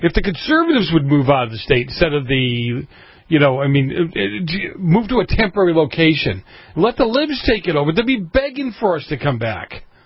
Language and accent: English; Massachusetts, United States; My home state of Massachusetts used to encompass Maine.